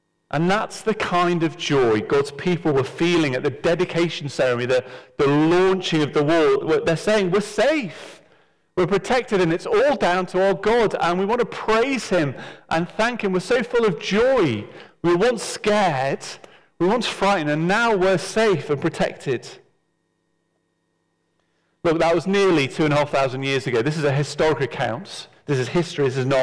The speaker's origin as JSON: {"language": "English", "region": "North West England", "country": "United Kingdom", "tie": "born or raised there", "said": "I used to live about a mile away from my hometown team of Tranmere Rovers."}